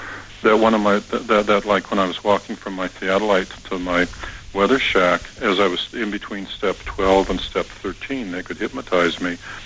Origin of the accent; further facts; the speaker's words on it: Brooklyn, Wisconsin, United States; born there; No, I was born in Brooklyn, Wisconsin.